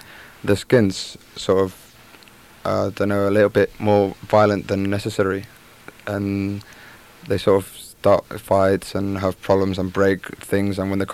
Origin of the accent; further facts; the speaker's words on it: Madrid, Community of Madrid, Spain; English is a second language; And outside of Madrid, I'm from Madrid.